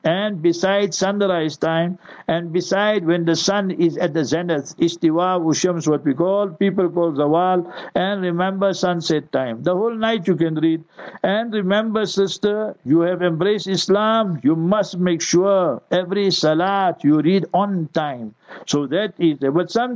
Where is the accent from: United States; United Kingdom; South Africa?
South Africa; I said, I'm from South Africa.